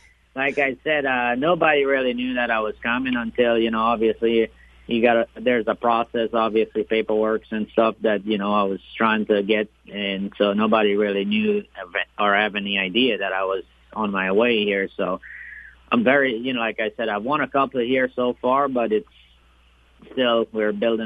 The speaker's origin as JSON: {"language": "English", "town": "Miami", "region": "Florida", "country": "United States", "tie": "born or raised there", "said": "No. I've never rode. I grew up in Miami, and I learned to ride in Florida."}